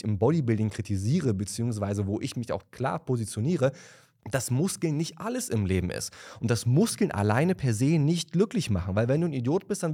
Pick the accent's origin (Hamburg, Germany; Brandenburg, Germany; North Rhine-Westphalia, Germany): Brandenburg, Germany; Wandlitz; also born or lived in Berlin; ich komme aus Wandlitz, beziehungsweise ich bin ja gebürtiger Berliner und bin in meiner Jugend rausgezogen nach Wandlitz